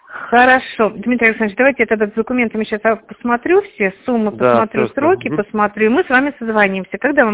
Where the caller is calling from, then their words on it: Tver, Tver Oblast, Russia; Я из Твери.